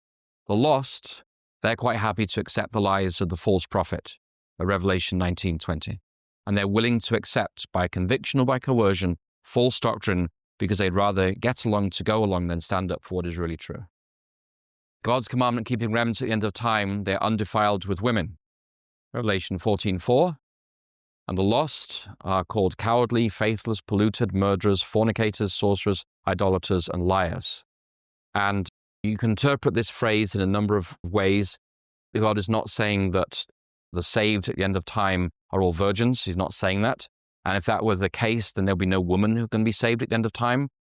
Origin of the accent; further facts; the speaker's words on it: England, United Kingdom; As an Englishman, you know, in England, we're very restrained, you know, in our emotions.